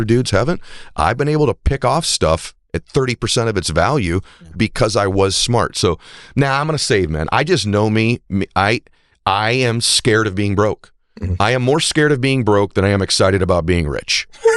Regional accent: New England, United States; You said New England. I'm from New England as well.

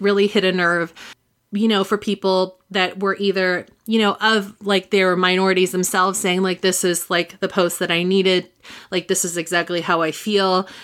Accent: United States; like, I'm American, but we have our own history with racism and race and race relations here

